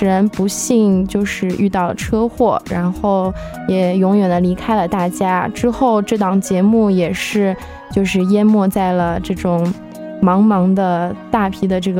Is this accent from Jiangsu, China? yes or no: yes; Nanjing, Jiangsu, China; 因为我是南京人嘛